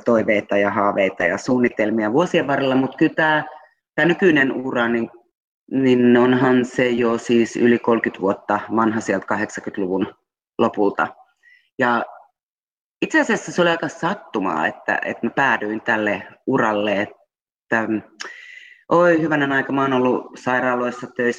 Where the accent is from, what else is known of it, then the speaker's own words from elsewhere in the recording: Espoo, Uusimaa, Finland; Ja sitten sieltä mä päädyin takaisin etelään, josta mä oon tietysti Tapiolasta kotoisin